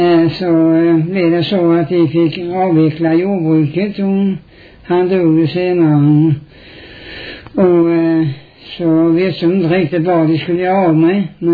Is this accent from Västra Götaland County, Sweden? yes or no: no; Knislinge, Skåne, Sweden; born there; now in Hässleholm, Sweden; jag är numera bosatt i Hässleholm, jag är i Skåne. Och jag är född i Knislinge, Kristianstad län.